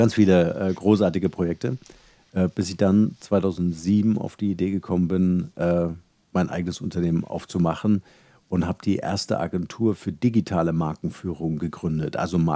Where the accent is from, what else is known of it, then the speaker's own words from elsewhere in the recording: Halle, Saxony-Anhalt, Germany; moved away as an adult; also born or lived in Munich; Also ich bin aufgewachsen in Halle, da bin ich geboren